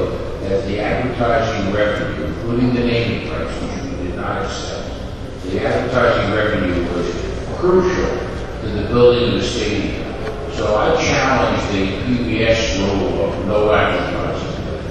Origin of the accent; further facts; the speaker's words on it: Philadelphia, Pennsylvania, United States; I grew up in Philly